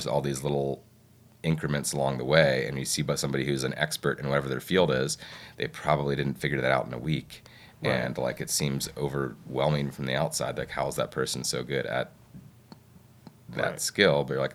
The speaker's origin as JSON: {"language": "English", "region": "Ohio", "country": "United States", "tie": "born or raised there", "said": "But you know, I grew up in Ohio, and post accident, I spent about a little over a month in hospitals in Ohio, and it was great to be close to family and to have that support."}